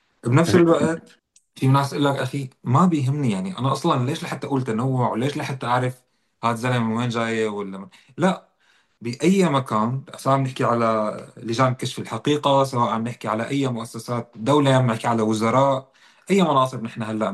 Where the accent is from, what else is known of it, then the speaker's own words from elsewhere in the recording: Syria; اللي هو في شيء برأيك نحن كسوريين ما لهلا بتلاقي انه العالم يا اما ما عم تحكي فيه